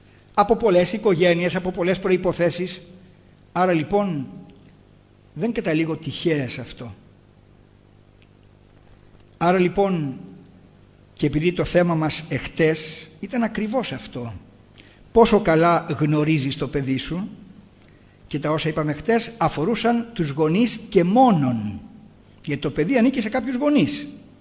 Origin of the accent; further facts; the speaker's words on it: Chalcis, Central Greece, Greece; στην πόλη μου, στη Χαλκίδα